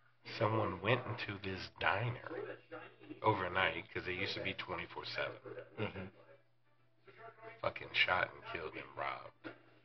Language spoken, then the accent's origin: English; Bronx, New York, United States; I'm from the Tremont, LaFontaine area, Bronx, New York, South Bronx. But all my family is from South Bronx.